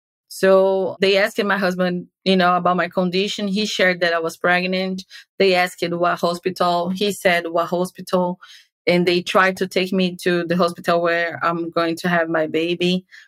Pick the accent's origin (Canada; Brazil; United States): Brazil; moved away; because when I came from Brazil, I came being aware of my family history.